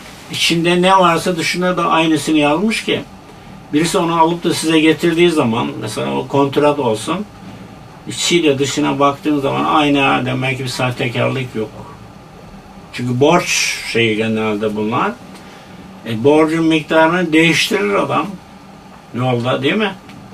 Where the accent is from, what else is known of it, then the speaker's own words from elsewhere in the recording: Denizli, Turkey; born there; Hatta ben Denizli'de doğumluyum.